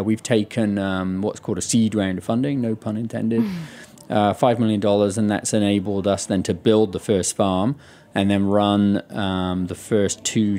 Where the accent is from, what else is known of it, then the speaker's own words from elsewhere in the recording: United Kingdom; So in my home country, the UK, because of the intensive farming techniques